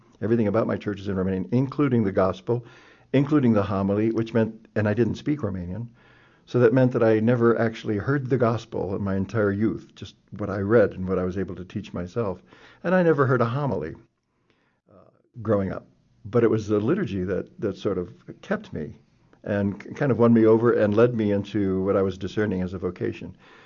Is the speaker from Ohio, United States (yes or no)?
yes; Canton, Ohio, United States; I'm from Canton.